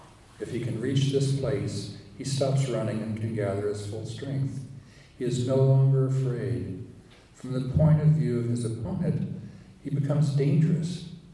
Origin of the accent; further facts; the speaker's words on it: Tucson, Arizona, United States; now in Denver, United States; Tucson, which is my hometown. It's where I grew up. I'm a native of the Southwest. When I was a kid growing up, especially from about age 10 until high school and went into the service.